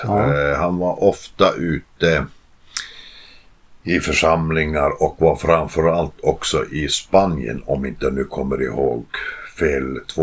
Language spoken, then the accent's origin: Swedish; Jakobstad, Ostrobothnia, Finland; Där jag växte upp i Finland i en stad som heter Jakobstad.